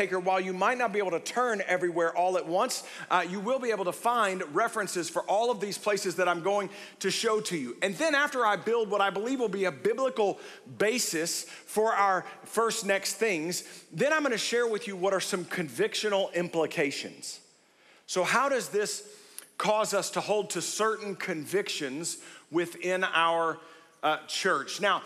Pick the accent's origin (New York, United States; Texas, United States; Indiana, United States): Texas, United States; Waco; I remember as a kid growing up in Waco